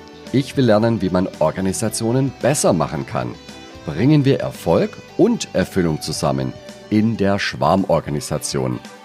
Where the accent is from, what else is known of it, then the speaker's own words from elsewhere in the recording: Ulm, Baden-Württemberg, Germany; Ich bin weit weg von meiner Heimat aus Ulm an die Ostsee gefahren